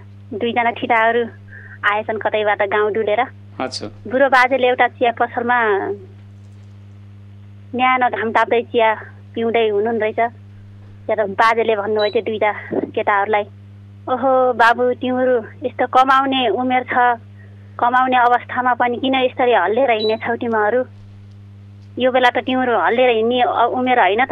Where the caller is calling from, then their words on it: Garhi, Karnali Province, Nepal; चौडा नम्बर गढीबाट।